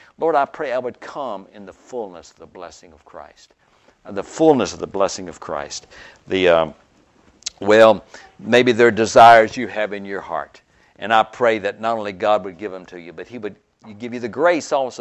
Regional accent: Alabama, United States; I remember I went through a phase that I'm from Alabama. And I just yearned to return to my roots.

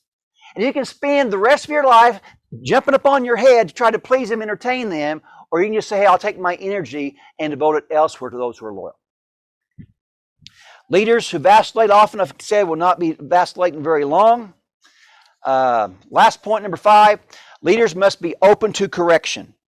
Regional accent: Albion, United States; my great-grandma lived about 100 yards from the railroad tracks in my hometown of Albion.

